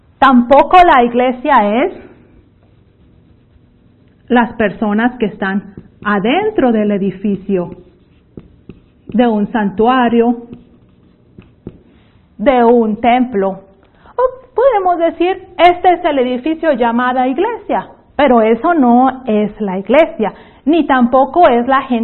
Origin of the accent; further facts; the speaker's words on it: Mexico; accent: northeastern Mexican; mi acento es de una región del noreste de México, y por eso es un poco golpeado a comparación de algunas otras regiones de América, donde tienen un acento muy pausado